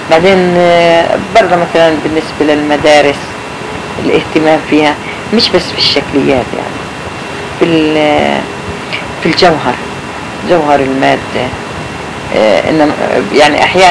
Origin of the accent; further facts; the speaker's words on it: Palestine; أنا لو عايش في فلسطين لكن مش في وقت هذا أنا ابن فلسطين نفسه ما بنظر لي إني أنا من فلسطين